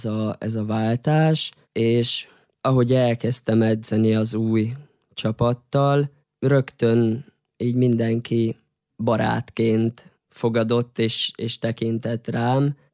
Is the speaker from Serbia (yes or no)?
yes; Senta, Vojvodina, Serbia; Ott nőttem fel 6 éves koromtól egészen 20 éves koromig. Ott jártam ki az általános iskolát, a gimnáziumot. 11 éven keresztül ott is kajakoztam.